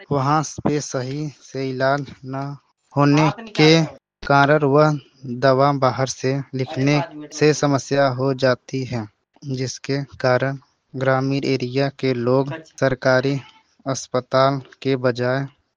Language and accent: Hindi; Bhadohi, Uttar Pradesh, India; मैं ग्राम सभा सायर ब्लॉक और आई भदोही का निवासी हूँ।